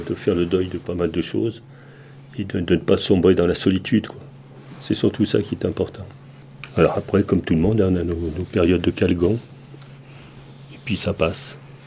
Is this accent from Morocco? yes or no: yes; Morocco; je suis marocain, je peux aller à tel endroit, je peux revenir